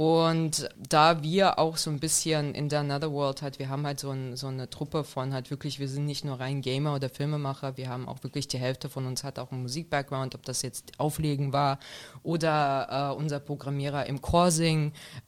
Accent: Moscow, Russia; German is a second language; Ich bin aus Moskau und ich habe halt wirklich, mein Deutsch kam von … so habe ich Deutsch gelernt.

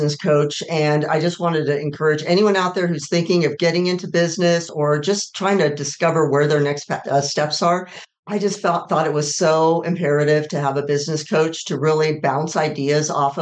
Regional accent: California, United States; So I grew up in Southern California. My mom and dad had transplanted actually from Pennsylvania.

